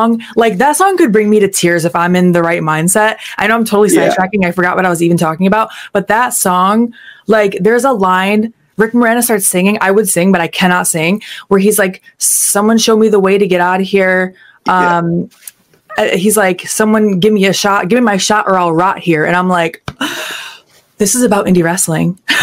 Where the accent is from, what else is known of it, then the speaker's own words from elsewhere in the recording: Detroit, Michigan, United States; I'm from Detroit and he was a Motown icon.